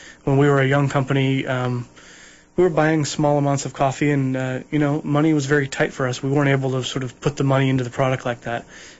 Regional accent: Midwest, United States; now in Portland, United States; and I grew up in the Midwest. I'm kind of a Midwestern boy. I haven't lived there for quite some time

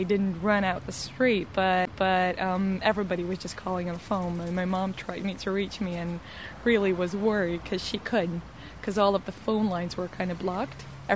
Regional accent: Latvia; English is a second language; also born or lived in New York; now in Bristol, United Kingdom; I am from Latvia.

